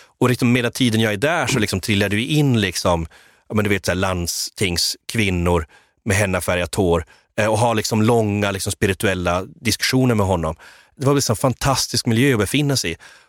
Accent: Gothenburg, Västra Götaland County, Sweden; Du, jag började gå hemma i Göteborg på mina gamla klassiska ställen

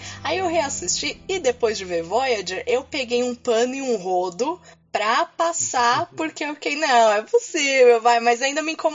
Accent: São Paulo, Brazil; eu sou de São Paulo, nem preciso falar como que tá aqui

